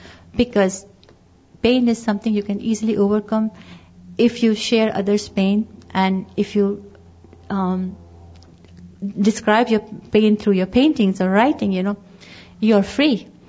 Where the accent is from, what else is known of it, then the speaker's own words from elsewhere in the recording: India; born there; we are actually Sindhi Hindus, my family, and they lived in Pakistan. I was born in India, but they lived in Pakistan.